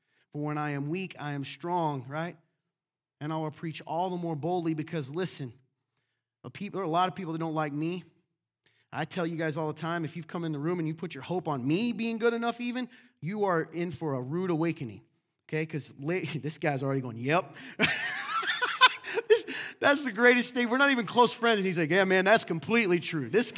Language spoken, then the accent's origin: English; the South, United States; You're right. I'm from the South. I can do that. My cousins that are watching are angry. Anyway, we do sound like that.